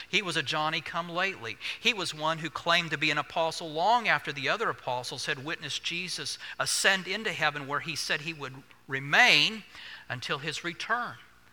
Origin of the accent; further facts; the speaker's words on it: Alabama, United States; And we found a shiny red vehicle that was suited to her needs in my hometown in Alabama.